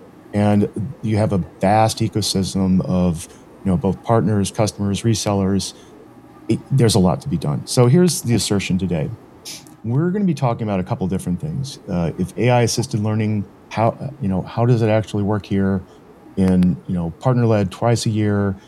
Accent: St. Louis, Missouri, United States; because I'm a St. Louis boy. I grew up in St. Louis, Missouri, the home of Anheuser-Busch in the U.S.

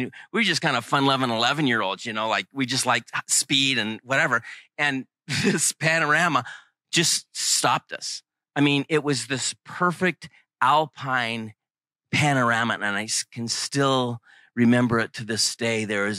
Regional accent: Pacific Northwest, United States; I grew up in the Pacific Northwest in small lumber mill towns.

